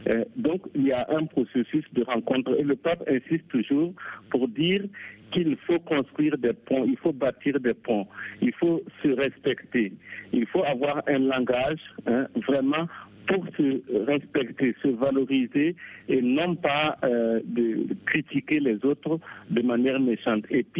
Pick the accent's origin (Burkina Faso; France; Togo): Burkina Faso; Moi je viens du Burkina